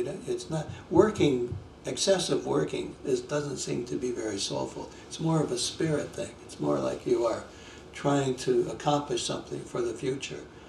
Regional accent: Michigan, United States; also born or lived in Texas; I grew up in Michigan, and Texas didn't seem quite natural to me. For one thing, I couldn't find water. I couldn't find trees, ordinary trees.

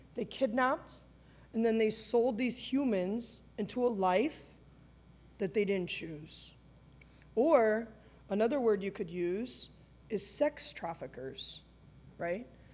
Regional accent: Anaheim, California, United States; And so I grew up, many of you know this, I grew up in Anaheim, in Orange County. Went to college in Irvine, right down the street, served in Costa Mesa, served in Dallas, served in Orange and Marietta, and now I'm in Paris.

